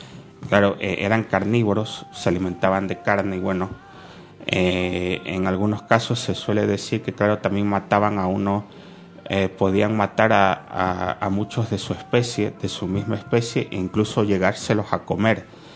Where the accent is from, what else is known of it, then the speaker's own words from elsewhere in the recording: Ecuador; En las Islas Galápagos, que está en mi país, hay iguanas marinas